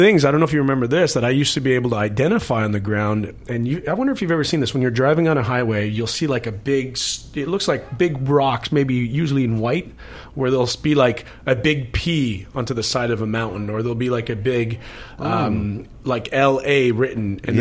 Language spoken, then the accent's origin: English; Ottawa, Ontario, Canada; also born or lived in Montreal, Canada; Well, I was born just outside Montreal, and then I grew up in Ottawa. Ottawa's the capital. It's a couple hours right. away from Montreal. And, yeah, it's a great city, about 1 million people, a beautiful city.